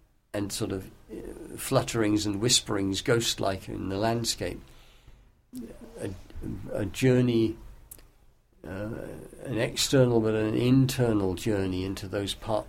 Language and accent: English; Malvern, West Midlands, United Kingdom; born there; walking from where I was born in the Malvern